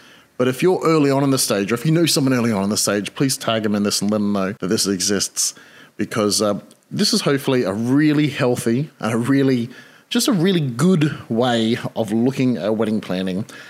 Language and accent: English; Australia; I'm an Australian civil marriage celebrant, which means I marry people to other people.